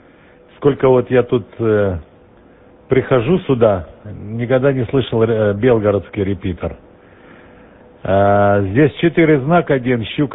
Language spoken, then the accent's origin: Russian; Berdyansk, Zaporizhzhia Oblast, Ukraine; born there; also born or lived in Magadan, Russia; Я жил возле моря, только возле другого. Я жил в Магадане. Родился я в Бердянске на Азовском море, тоже возле моря.